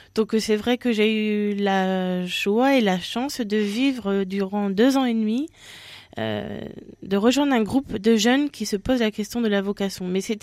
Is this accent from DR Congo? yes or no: no; Hauts-de-France, France; Je suis d'origine pas de la Champagne, mais je suis ch'ti, du Nord. Voilà, du Nord Pas-de-Calais.